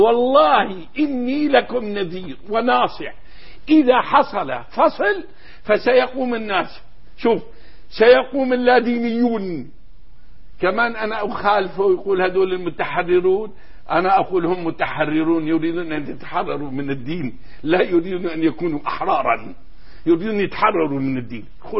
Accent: Syria; باعتباري شامي

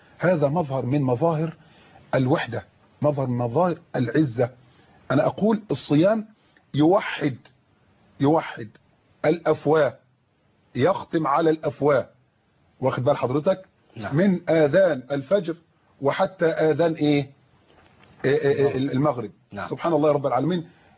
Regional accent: Egypt; على مستوى بلدنا مصر

